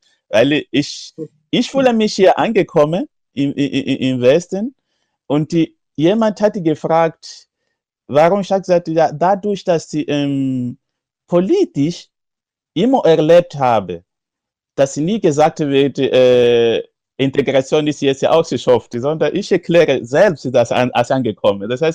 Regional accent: Mozambique; Ich komme tatsächlich aus Mosambik.

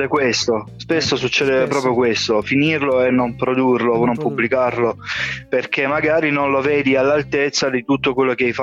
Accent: Lecce, Apulia, Italy; Sì, sono proprio di Lecce, sì.

